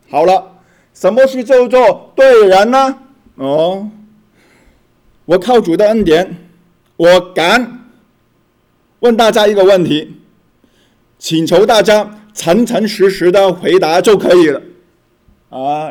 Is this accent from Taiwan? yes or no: no; China; 那我们中国人呢，我告诉你啊，我们呢是很容易斤斤计较的